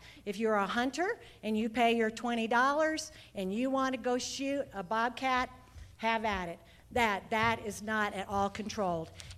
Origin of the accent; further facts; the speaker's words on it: New Mexico, United States; I am from Valencia County, and I have lived in New Mexico for many, many years. I live right by the Bosque.